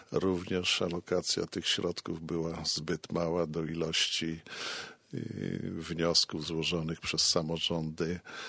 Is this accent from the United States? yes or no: no; Ostrowice, West Pomeranian Voivodeship, Poland; pochodzę właśnie z tej gminy Ostrowice, gdzie ją znam, piękna gmina była, bo już jej nie ma.